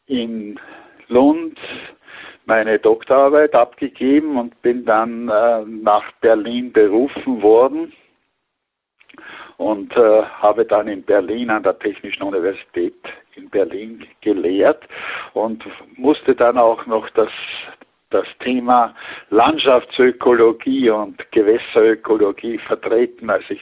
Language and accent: German; Ybbsitz, Lower Austria, Austria; Ich bin also geborener Österreicher, bin 1937 geboren in Niederösterreich, an einem kleinen Marktgemeinde an der kleinen Ips, das ist Ypsitz, dort bin ich geboren und habe dann in Stadthaag gewohnt